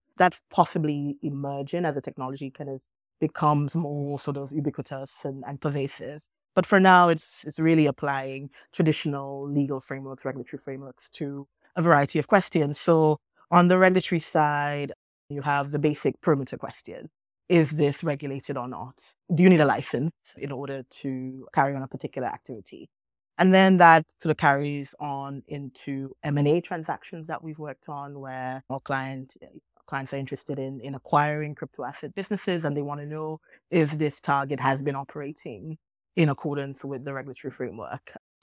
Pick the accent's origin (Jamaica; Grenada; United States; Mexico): Grenada; when I was growing up in Grenada. And so, you know, I'm also sort of stereotypically Caribbean.